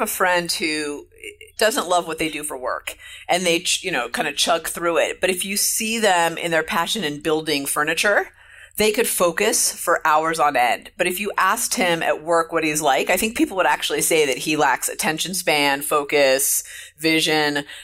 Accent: California, United States; I'm also from the Bay Area, so I definitely know who he is.

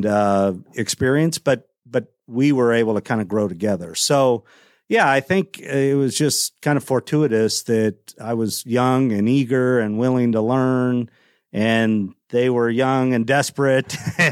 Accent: Midwest, United States; I've always lived in the Midwest. I'm from the Midwest. I kind of consider that home.

